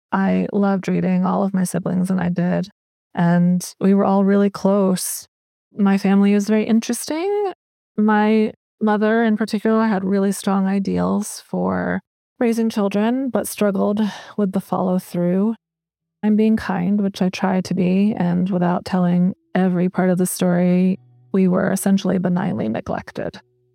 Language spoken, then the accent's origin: English; Ogden, Utah, United States; born there; also born or lived in New Hampshire; I was born in Ogden, Utah. My family's not Mormon. I get asked that a lot.